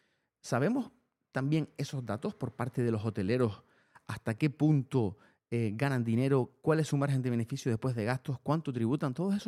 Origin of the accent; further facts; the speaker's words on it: Canary Islands, Spain; Yo soy de aquí, de Fuerteventura